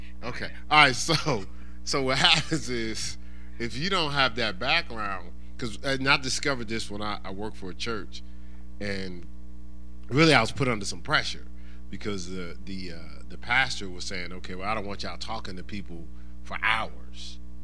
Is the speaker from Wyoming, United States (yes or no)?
no; Newark, New Jersey, United States; I'm from Newark, New Jersey.